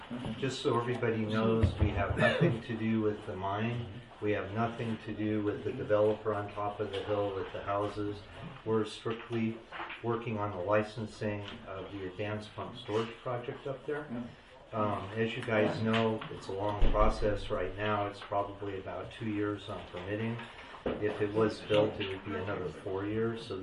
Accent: San Diego, California, United States; I'm from San Diego with Control Technology.

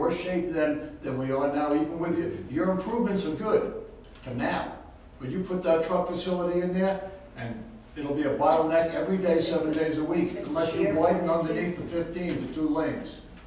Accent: New York, United States; But I grew up on Long Island. I watched this happen.

